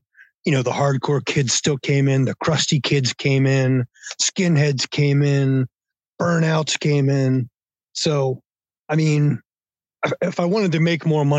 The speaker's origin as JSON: {"language": "English", "town": "Philadelphia", "region": "Pennsylvania", "country": "United States", "said": "I was from Philadelphia, and there was already like, you know, five cool record shops in Philly."}